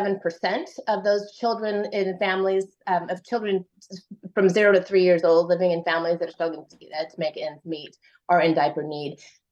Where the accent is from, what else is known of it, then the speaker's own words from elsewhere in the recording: Boise, Idaho, United States; I was living in Boise. I am actually from Boise, but traveled the world and lived overseas for many years.